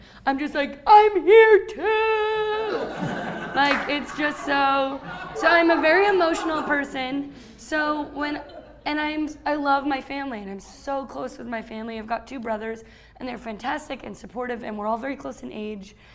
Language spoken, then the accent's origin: English; Long Island, New York, United States; from Long Island.